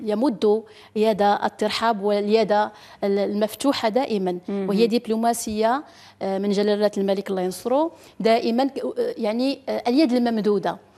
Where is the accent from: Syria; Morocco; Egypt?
Morocco; لأننا أنا في الأول وبالآخر أنا مغربية